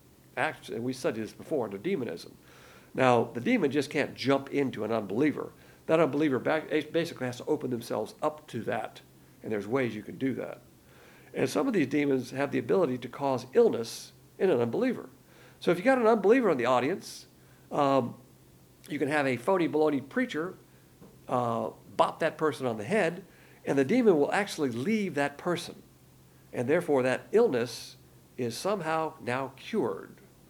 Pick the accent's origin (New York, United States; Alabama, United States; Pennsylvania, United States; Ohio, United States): Alabama, United States; I'm from Alabama, where they have all these phony baloney holy roller churches everywhere.